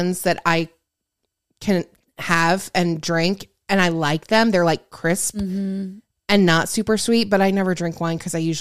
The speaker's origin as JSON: {"language": "English", "region": "the North", "country": "United States", "tie": "born or raised there", "said": "But I think that's just the difference of me growing up in the North."}